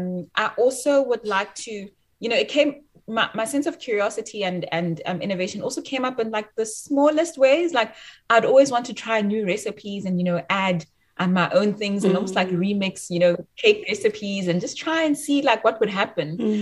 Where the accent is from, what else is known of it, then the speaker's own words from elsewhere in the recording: Bloemfontein, Free State, South Africa; So as you mentioned … I'm actually from Bloemfontein. I'm bred in Bloemfontein.